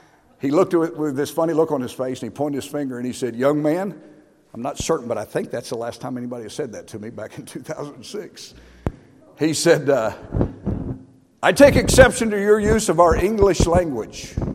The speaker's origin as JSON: {"language": "English", "region": "Missouri", "country": "United States", "said": "I'm from Missouri."}